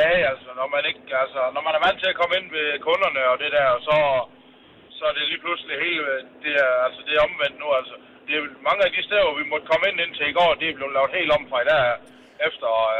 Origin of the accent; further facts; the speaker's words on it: Region of Southern Denmark, Denmark; Jamen, jeg er fra det sønderjyske.